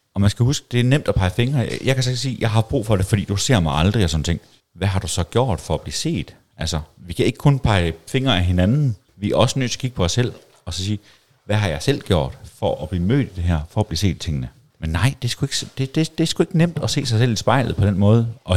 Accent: Western Jutland, Denmark; Og jeg er sgu begge dele, fordi jeg er vestjyde.

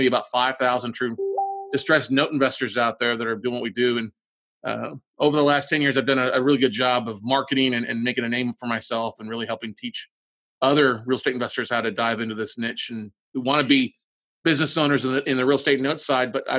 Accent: Ingleside, Texas, United States; now in Austin, United States; So I call Austin, Texas home. I grew up in South Texas. I got a business degree at college.

